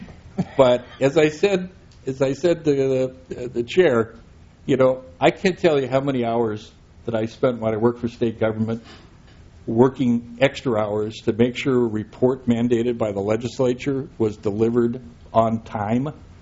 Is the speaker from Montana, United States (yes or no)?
yes; Montana, United States; We have some terminology that I learned growing up in Montana that I cannot use in polite settings.